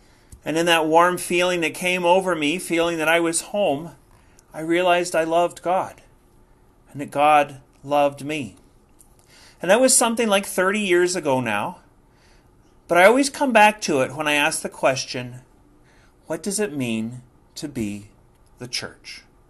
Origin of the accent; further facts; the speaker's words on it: United States; I was going to university in Ohio. I'm an American originally.